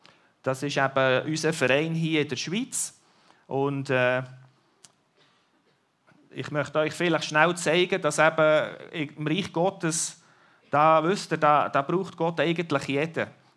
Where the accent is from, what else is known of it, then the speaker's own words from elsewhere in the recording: Australia; German is a second language; Wir sind extra aus Australien angereist. Wir sind Australier, wir wohnen in Australien. Allerdings bin ich in Goldiville oben aufgewachsen und darum kann ich noch ein bisschen Deutsch.